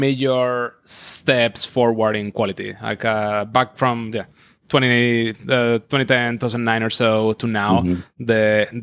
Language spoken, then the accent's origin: English; Spain; moved away as an adult; now in United States; I used to be in Spain. I'm from Spain.